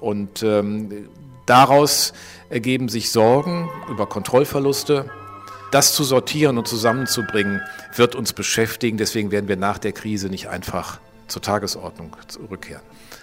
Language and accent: German; Düsseldorf, North Rhine-Westphalia, Germany; Es ist allein die Herkunft als Rheinländer, als Düsseldorfer